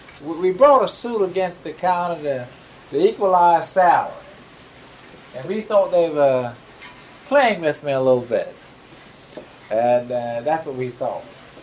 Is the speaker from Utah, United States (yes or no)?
no; Florida, United States; born there; Well, I was born in Florida. I mean, my people were the ones from South Carolina and then Georgia.